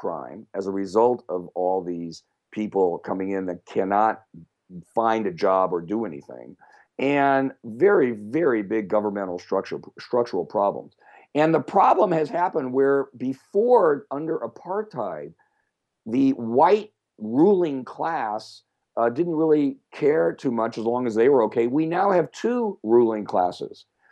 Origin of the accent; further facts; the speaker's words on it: California, United States; and a lot in my home state of California.